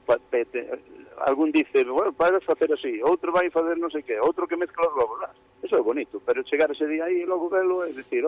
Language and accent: Galician; Melide, Galicia, Spain; por eso somos de Melide, somos de Toques. Digo, somos de Melide, somos de Palas.